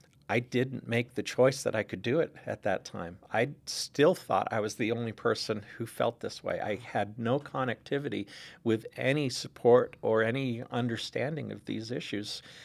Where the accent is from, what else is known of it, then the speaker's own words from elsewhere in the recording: Massachusetts, United States; I grew up in Massachusetts, in rural Massachusetts, in the 60s and 70s